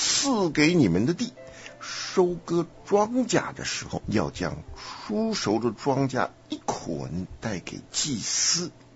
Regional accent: Taiwan; 我们从台湾来，想当年大家都要去服兵役

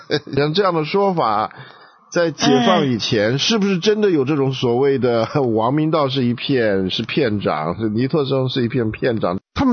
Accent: China; 对，我们中国人真的是不太善于检讨

